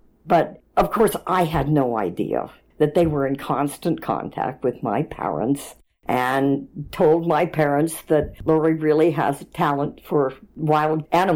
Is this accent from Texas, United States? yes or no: no; New Jersey, United States; also born or lived in Philadelphia, United States; I was born in Philly, but my parents lived in Princeton, and then we moved to Maplewood, and then we moved to Short Hills.